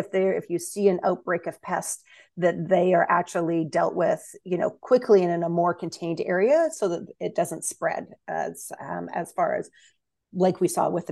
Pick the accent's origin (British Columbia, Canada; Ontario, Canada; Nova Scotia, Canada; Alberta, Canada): British Columbia, Canada; and, you know, we think that that's something that as British Columbians, we can all be proud of.